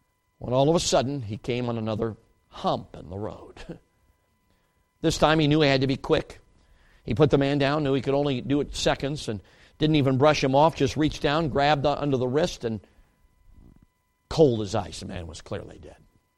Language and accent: English; Chicago, Illinois, United States; now in Wisconsin, United States; I grew up in Chicago and now live in Wisconsin.